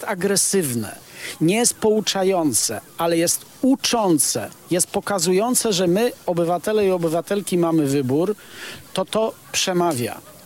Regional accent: southern Poland, Poland; ja jestem z południa Polski, skąd ten Bałtyk. No, ja pracowałem przez kilkanaście lat z Wisłą i mieszkam niedaleko źródeł Wisły.

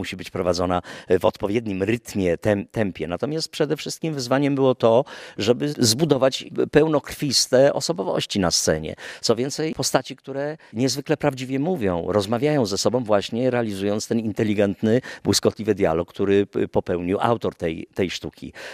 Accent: Gdynia, Pomeranian Voivodeship, Poland; moved away as an adult; now in Warsaw, Poland; dlatego że ja jestem z Gdyni. 18 pierwszych lat swojego życia spędziłem w Gdyni, chodziłem do 4 liceum na Chylonii, no a potem wyjechałem do Warszawy, do szkoły teatralnej i tam już zostałem.

